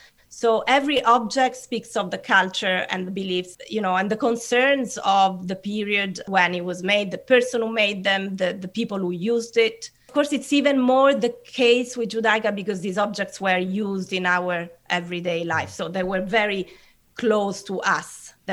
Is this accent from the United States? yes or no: no; Rome, Lazio, Italy; moved away; also born or lived in London / Israel; I'm actually originally from Rome, but I left Rome 28 years ago now, and I lived many years in London and in Israel, where I worked and I studied